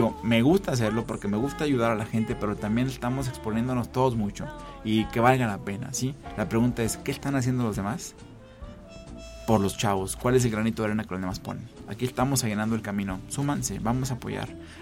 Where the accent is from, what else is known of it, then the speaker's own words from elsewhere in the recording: San Luis Potosí, Mexico; yo soy de San Luis, allá vivo.